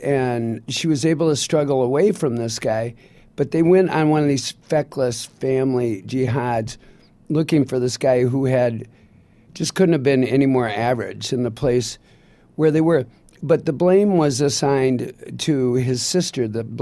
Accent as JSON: {"language": "English", "region": "Midwest", "country": "United States", "said": "I'm from the Midwest."}